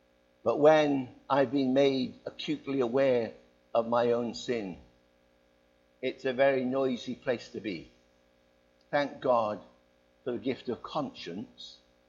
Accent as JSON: {"language": "English", "town": "Cardiff", "region": "Wales", "country": "United Kingdom", "tie": "born or raised there", "said": "Now, I was raised in the east of Cardiff. I was born in Adamsdown and raised in Roth in Cardiff."}